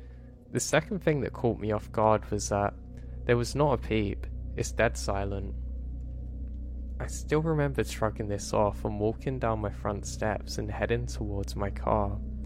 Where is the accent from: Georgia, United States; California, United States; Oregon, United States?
Oregon, United States; also born or lived in Las Vegas, United States; Now me growing up in Oregon, I love the rain. And for the past 10 years, we lived in Vegas